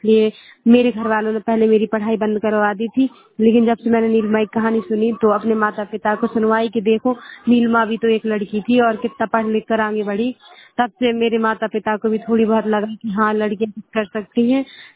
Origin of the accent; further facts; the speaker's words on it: Mahoba, Uttar Pradesh, India; मैं जिला महोगा से हूँ।